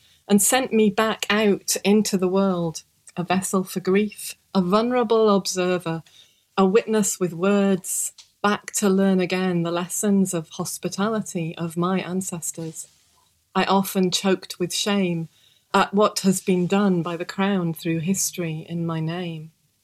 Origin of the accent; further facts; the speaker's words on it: Sheffield, Yorkshire and the Humber, United Kingdom; born there; now in Scotland; I was born in Sheffield, the UK, a product of the new welfare state to teachers.